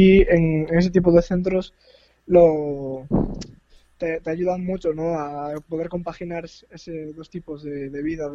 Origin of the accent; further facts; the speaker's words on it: Pontevedra, Galicia, Spain; De Pontevedra.